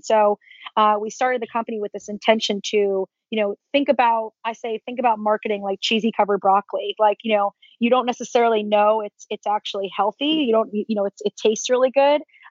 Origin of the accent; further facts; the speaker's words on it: New Jersey, United States; And I grew up in New Jersey in a 6,000 person town.